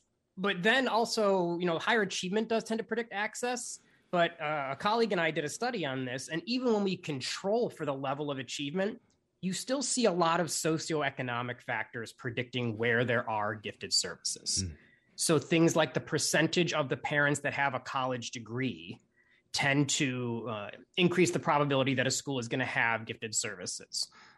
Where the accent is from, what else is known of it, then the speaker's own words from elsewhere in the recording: Illinois, United States; Yes, this is where I get to pick on my home state of Illinois a little bit